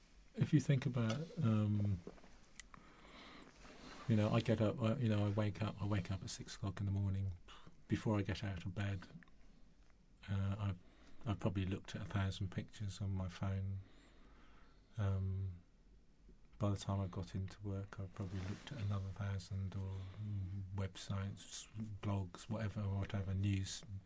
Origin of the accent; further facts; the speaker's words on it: Singapore; born or raised there; also born or lived in Dorset, England / Cyprus